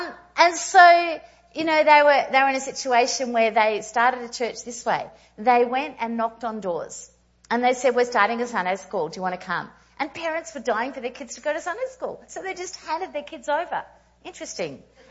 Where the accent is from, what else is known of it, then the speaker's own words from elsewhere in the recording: Brisbane, Queensland, Australia; born there; I was born in Brisbane in a place called Kalanga.